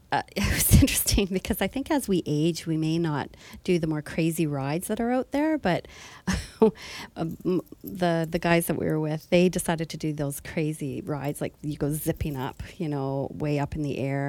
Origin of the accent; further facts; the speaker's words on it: Alberta, Canada; Like, I have to say, I grew up in Alberta, and there's nothing like Alberta beef.